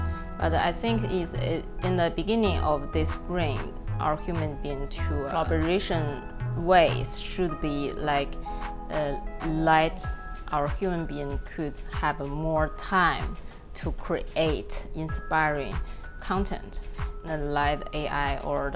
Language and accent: English; Beijing, China; English is a second language; I'm from Hutong place, which is a really local location in capital of China, Beijing.